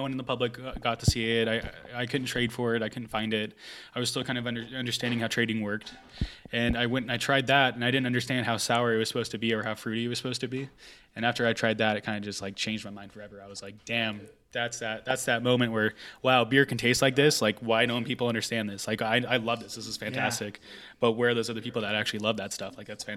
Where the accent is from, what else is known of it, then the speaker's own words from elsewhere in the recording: San Marcos, California, United States; Dude, I grew up in San Marcos, kind of like on the border of Escondido.